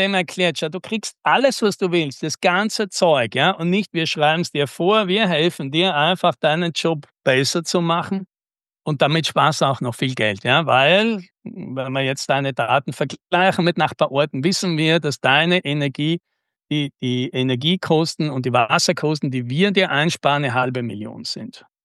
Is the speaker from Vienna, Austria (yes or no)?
no; Tyrol, Austria; ich komme ja jetzt auch aus den Tiroler Bergen